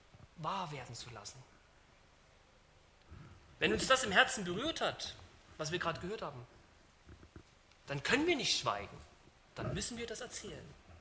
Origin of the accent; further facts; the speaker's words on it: Saxony, Germany; now in Düsseldorf, Germany; ich bin in einer stark atheistischen geprägten Gegend aufgewachsen. Ich stamme aus Ostdeutschland, aus Sachsen, da bin ich aufgewachsen. Aber ich wohne jetzt in Düsseldorf oder Monheim am Rhein, also in Westdeutschland.